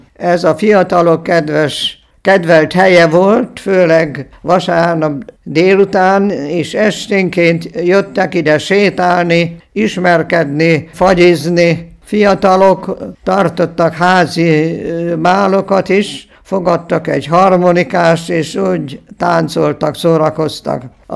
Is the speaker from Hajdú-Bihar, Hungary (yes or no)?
no; Budapest, Hungary; first language German; Hungarian is a second language; 1924-ben születtem, Budapesten. Heten voltunk testvérek, szüleim német ajkú származásak voltak, anyanyelvem is mondhatnám, hogy német